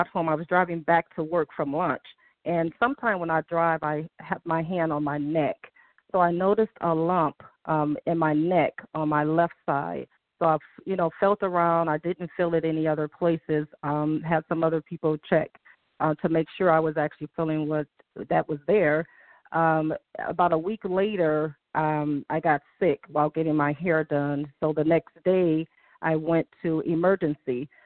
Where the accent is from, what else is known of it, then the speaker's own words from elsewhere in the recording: Detroit, Michigan, United States; I'm sorry, I'm from Detroit.